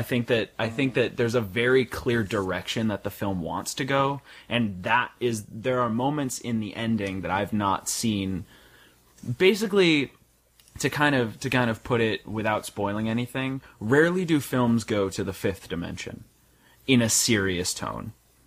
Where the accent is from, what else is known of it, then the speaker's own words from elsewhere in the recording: Chicago, Illinois, United States; I'm from Chicago, so the Dark Knight's kind of like crammed down my throat.